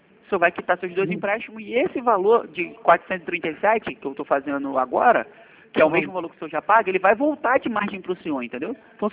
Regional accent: Rio de Janeiro, Brazil; eu sou do Rio mesmo, do Rio todo.

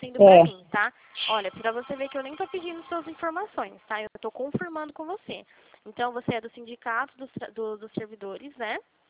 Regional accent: Limeira, São Paulo, Brazil; eu sou aqui de Limeira

